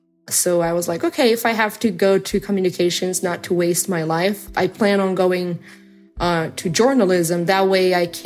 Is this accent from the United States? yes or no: no; Brazil; I'm from Brazil